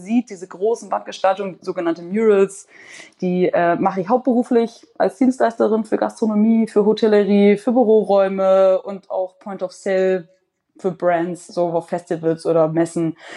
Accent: Hamburg, Germany; Ich bin einfach in Wellingsbüttel oben aufgewachsen in Hamburg.

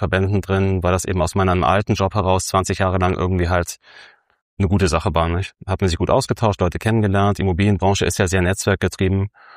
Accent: Hamburg, Germany; now in Berlin, Germany; Also ich bin eigentlich Hamburger, bin inzwischen Berliner.

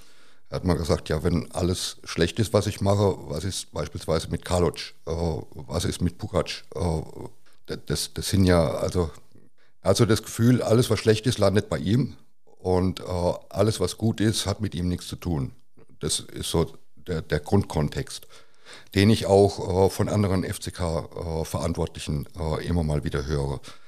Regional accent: Kaiserslautern, Rhineland-Palatinate, Germany; ich bin in Kaiserslautern geboren, ich bin in Kaiserslautern aufgewachsen, ich habe 20 Jahre Westkurve hinter mir

